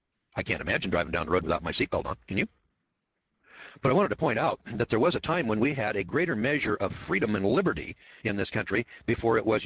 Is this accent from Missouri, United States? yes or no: yes; Missouri, United States; See, I'm from the Midwest here in Missouri.